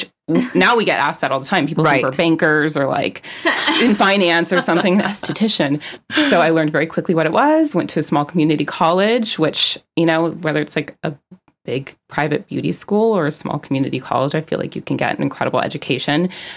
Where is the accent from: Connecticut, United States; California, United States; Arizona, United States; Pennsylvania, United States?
California, United States; Bay Area native my whole life. Lived by the beach. I grew up in Little Beach Town outside of San Francisco.